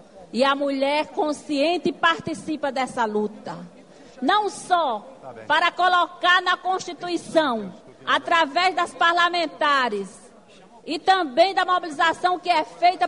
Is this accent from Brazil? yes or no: yes; Northeast Region, Brazil; Falo como nordestina, vivendo numa região pobre e sofrida